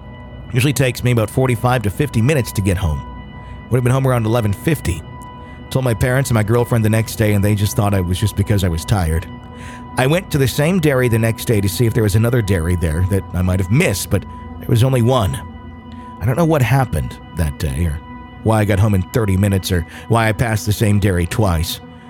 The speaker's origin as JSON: {"language": "English", "region": "Wisconsin", "country": "United States", "said": "We're from Wisconsin, so we have much experience sledding."}